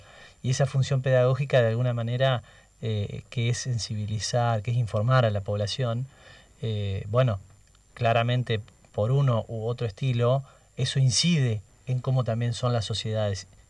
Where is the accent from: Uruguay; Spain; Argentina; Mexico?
Argentina; como sociedad argentina.